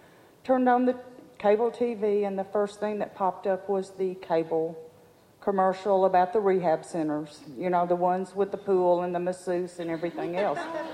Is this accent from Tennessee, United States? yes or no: yes; Nashville, Tennessee, United States; If you can't tell, I'm from Nashville, Tennessee. So I bring Southern hospitality to you. I grew up in a very loving, very Christian household.